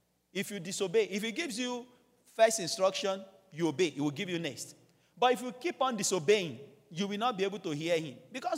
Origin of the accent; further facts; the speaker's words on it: Ilorin, Kwara, Nigeria; Coincidentally, I was born and raised in Ilorin, so I understand that very well.